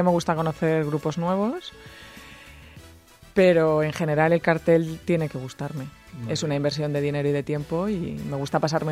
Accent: Burriana, Valencian Community, Spain; En Burriana, mi pueblo, Burriana la Teua Mar, Burriana Bonica.

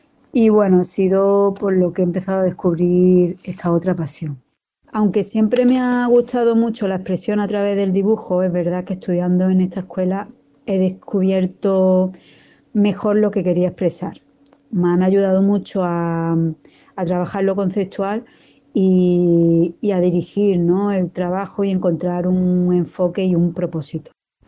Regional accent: Málaga, Andalusia, Spain; soy de Málaga

